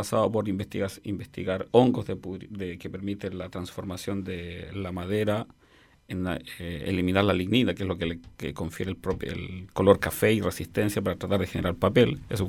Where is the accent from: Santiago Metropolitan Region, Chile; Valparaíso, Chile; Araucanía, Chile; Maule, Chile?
Santiago Metropolitan Region, Chile; San Bernardo; No, técnicamente nací en San Bernardo, estudié hasta los 18 años toda mi enseñanza básica media en San Bernardo